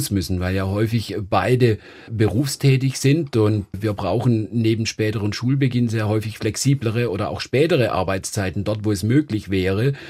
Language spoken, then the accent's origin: German; Landau, Rhineland-Palatinate, Germany; Ich habe gerade in meiner Heimatstadt